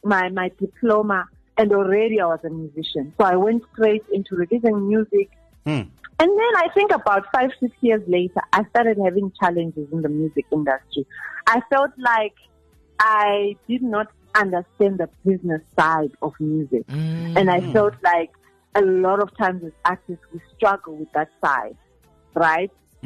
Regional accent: Zimbabwe; I'm originally from Zimbabwe.

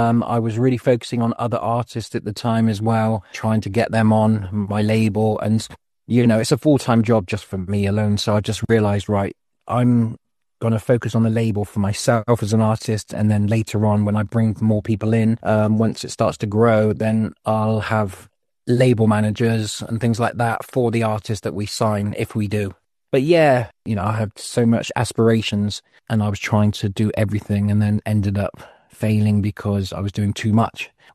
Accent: Bristol, South West England, United Kingdom; also born or lived in Denmark; Just moved back from Denmark to England, back to Bristol, where it's my hometown.

